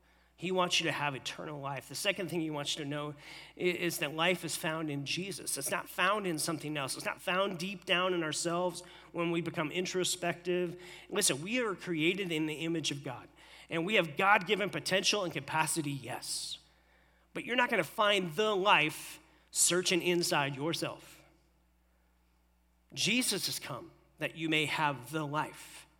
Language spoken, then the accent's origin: English; Pennsylvania, United States; born there; But I know I'm an American. Like, I was born here, born in Pennsylvania.